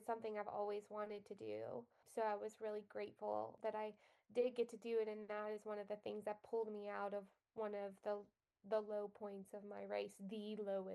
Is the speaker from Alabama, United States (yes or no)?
yes; Alabama, United States; moved away as an adult; No, I'm from Alabama. I lived there for the first 22 years of my life